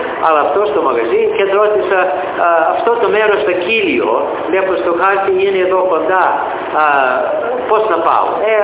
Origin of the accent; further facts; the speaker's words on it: United States; είμαι Αμερικανός και θέλω να βρω